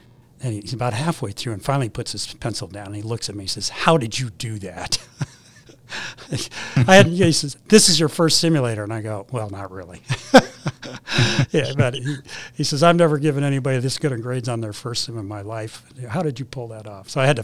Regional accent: Los Angeles, California, United States; I'm from Los Angeles.

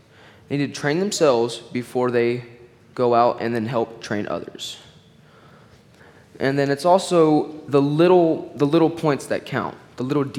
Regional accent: Dallas, Texas, United States; All right, so … I am from Dallas, Texas.

